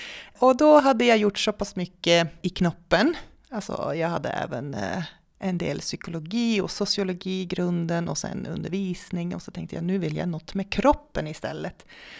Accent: Netherlands; Swedish is a second language; moved away as an adult; now in Sweden; Ursprungligen är jag från Nederländerna, men jag flyttade till Sverige för snart 12 år sedan och har bott här uppe i 8 år nu, tror jag.

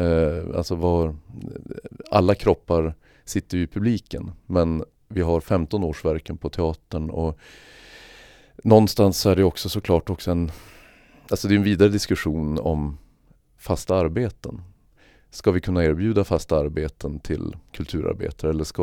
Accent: Norrbotten County, Sweden; Jag är ju född och uppvuxen i Norrbotten

